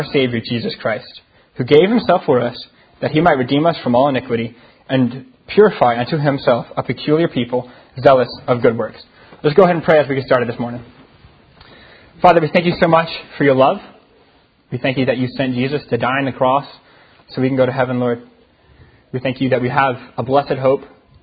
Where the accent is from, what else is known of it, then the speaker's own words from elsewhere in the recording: Maryland, United States; So back where I grew up in Maryland, where my dad was a pastor, we like to consider ourselves Southern, and we were also Baptist, which means we had good food.